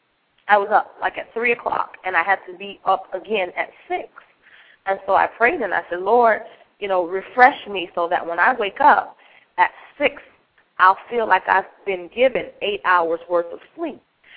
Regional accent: Miami, Florida, United States; Miami, Florida.

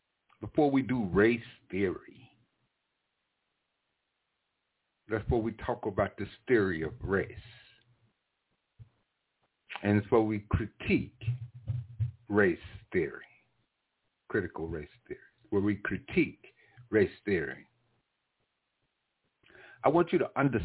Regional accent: the South, United States; But I was raised in the South. All right? My parents was raised in the South. My grandparents was raised in the South. We were raised in slave states and Jim Crow states and segregated states.

